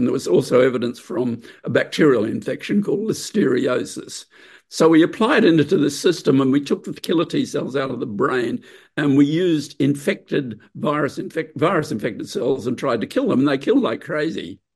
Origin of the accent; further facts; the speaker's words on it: Brisbane, Queensland, Australia; I was growing up in Brisbane, the capital of the big state of Queensland, which is a very big agricultural state, especially then.